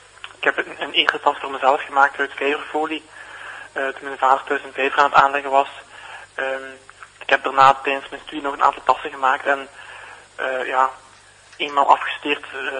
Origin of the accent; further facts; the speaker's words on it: Genk, Flanders, Belgium; Ik ben van Genk en Hasselt was zeer vlakbij.